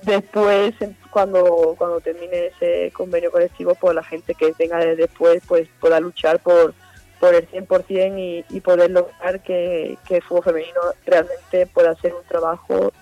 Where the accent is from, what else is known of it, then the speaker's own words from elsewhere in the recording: Seville, Andalusia, Spain; now in Valencia, Spain; la verdad que al final venía de Sevilla, ¿no? Venía de mi tierra, ¿no? Como se dice